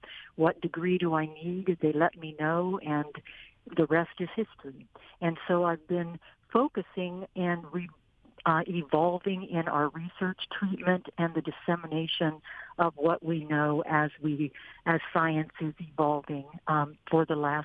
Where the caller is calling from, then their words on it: Ohio, United States; I'm literally standing in a cornfield in Ohio. So I'm right now in Ohio.